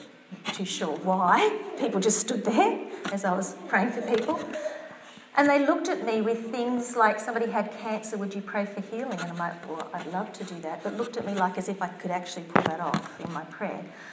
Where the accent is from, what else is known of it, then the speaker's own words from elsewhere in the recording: Australia; But we're shy. We're Australian.